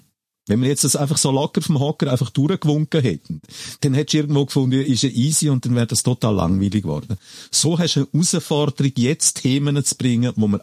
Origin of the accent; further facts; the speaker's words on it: Chur, Graubünden, Switzerland; born there; Was bist du, in Chur geboren?